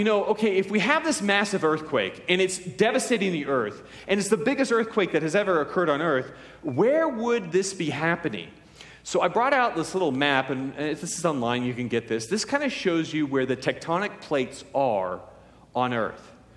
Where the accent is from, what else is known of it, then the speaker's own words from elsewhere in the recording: California, United States; Now, I grew up in California, and my whole life, if you ever lived in California, you realize that California has earthquakes.